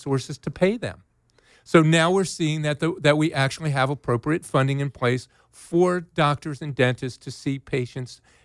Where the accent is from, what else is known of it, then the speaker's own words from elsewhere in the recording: Georgia, United States; Actually, as I mentioned in a previous broadcast, I was raised in the Georgia Sixth Congressional District, so I know it fairly well.